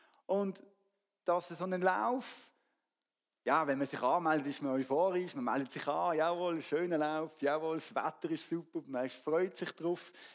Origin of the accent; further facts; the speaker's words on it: Switzerland; Wir sind Schweizer, wir packen an.